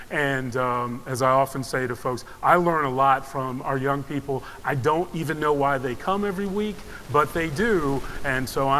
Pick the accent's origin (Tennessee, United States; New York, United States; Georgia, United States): Tennessee, United States; Nashville; I'm from Nashville, Tennessee.